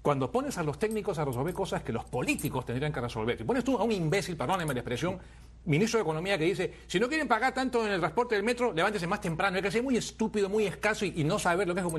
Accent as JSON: {"language": "Spanish", "country": "Peru", "said": "¿Y qué va a pasar en Perú, mi país de origen, en Perú?"}